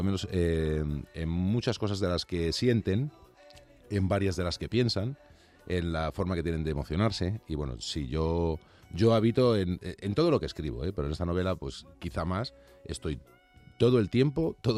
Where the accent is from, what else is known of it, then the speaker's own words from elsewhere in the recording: Madrid, Community of Madrid, Spain; yo soy madrileño.